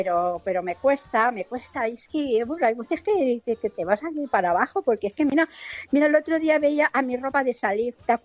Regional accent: Madrid, Community of Madrid, Spain; viva Madrid, que es mi pueblo, y felicidades a todas las almudenas y felicidades a todos los madrileños, que mañana es nuestro día.

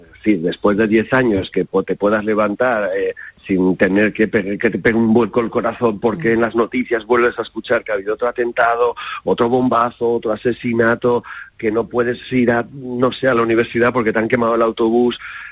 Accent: Basque Country, Spain; no solo lo digo como vasco, sino como tipo que ha tenido otras experiencias en otros lugares

